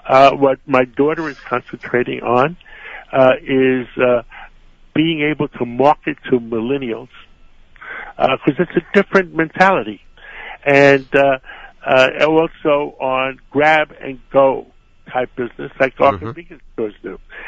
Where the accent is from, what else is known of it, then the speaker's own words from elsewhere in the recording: New York City, New York, United States; When I grew up in Harlem, and I was 18, 19 years old, 20 years old, I had a mentor, and his name was Tony.